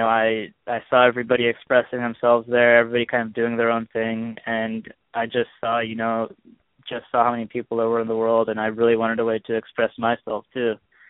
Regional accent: Lewistown, Pennsylvania, United States; So I was born in a pretty small town in central Pennsylvania, Lewistown, Pennsylvania. And I grew up there, born and raised there for 18 years, actually.

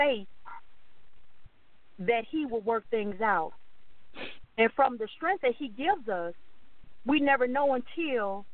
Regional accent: Troy, Illinois, United States; I'm from Troy, Illinois

